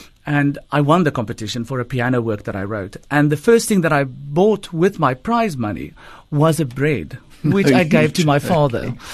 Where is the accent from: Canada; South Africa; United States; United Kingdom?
South Africa; Kempton Park, Gauteng; born there; No, I was born in Kempton Park in Johannesburg, okay. And then I moved there when I went to university.